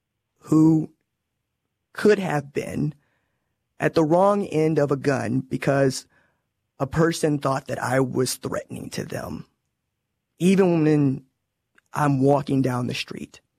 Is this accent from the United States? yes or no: yes; Oklahoma, United States; Say, bro, I'm from Oklahoma. What we have is rural. We have Oklahoma City. We have Tulsa.